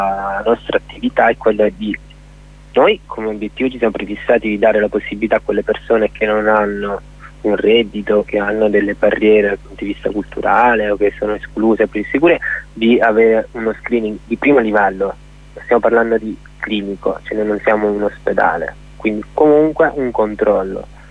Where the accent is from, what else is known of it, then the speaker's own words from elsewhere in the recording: Sicily, Italy; also born or lived in Padua; now in Crema, Italy; Anch'io sono più o meno un anno che sto a Crema, prima stavo a Padova, comunque sono siciliano